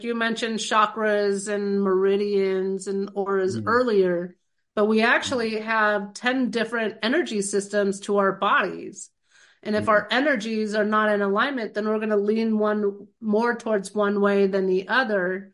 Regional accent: California, United States; I grew up in the 90s too. And I grew up in California.

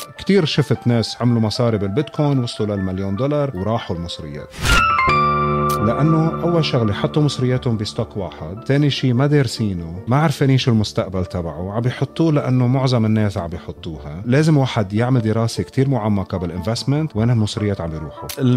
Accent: Beirut, Beirut Governorate, Lebanon; moved away as an adult; now in Houston, United States; فأنا خلقت وربيت ببيروت وعشت الحرب اللبنانية.

